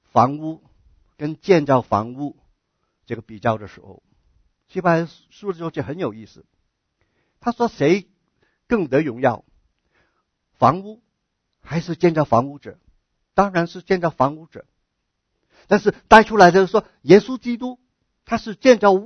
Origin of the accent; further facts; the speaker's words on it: China; 但是我们从历史里面知道，我们中国人抗日的苦难的日子。